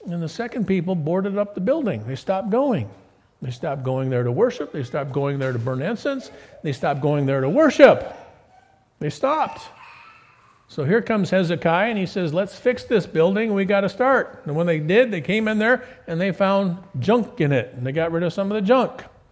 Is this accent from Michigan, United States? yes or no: yes; Detroit, Michigan, United States; I grew up in Detroit. And the time when I grew up, they had a basketball team.